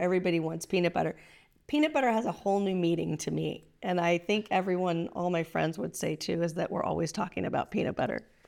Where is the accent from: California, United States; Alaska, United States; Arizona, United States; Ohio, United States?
California, United States; Santa Barbara; You know, I grew up in Santa Barbara, and my goal in life is to continue on making this the best community around.